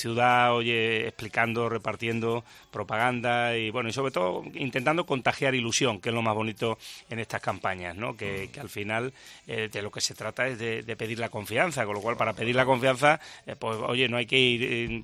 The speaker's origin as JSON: {"language": "Spanish", "town": "Seville", "region": "Andalusia", "country": "Spain", "said": "soy un sevillano más que tiene esta alta responsabilidad de ser alcalde de Sevilla"}